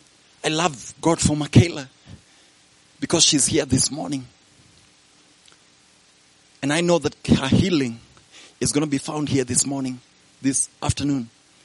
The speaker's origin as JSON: {"language": "English", "country": "United States", "said": "It is not hope because I'm an American."}